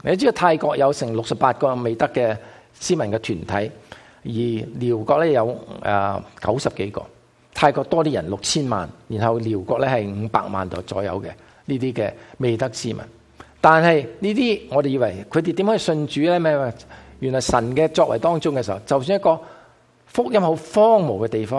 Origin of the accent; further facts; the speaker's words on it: United States; 佢知道我系美国